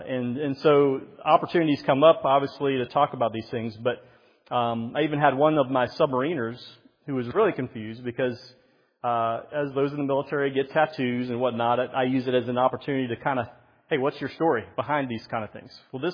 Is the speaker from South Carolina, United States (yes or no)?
yes; Myrtle Beach, South Carolina, United States; I grew up in Myrtle Beach, so sorry.